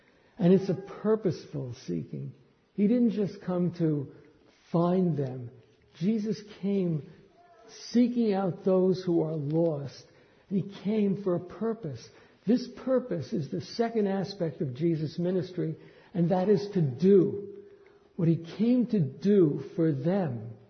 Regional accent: New York City, New York, United States; when I grew up in New York City, I wandered the streets and I wandered the subway system

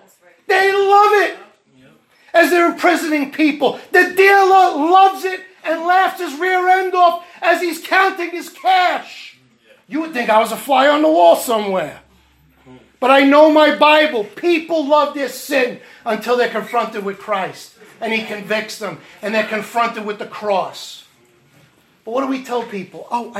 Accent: New York City, New York, United States; Like many of us, I grew up in New York City. Okay, this is the gay capital of the world.

